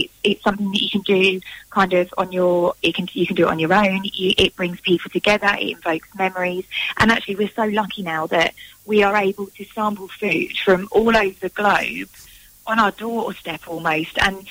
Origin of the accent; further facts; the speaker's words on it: Edmonton, London, United Kingdom; growing up in Edmonton, where I'm from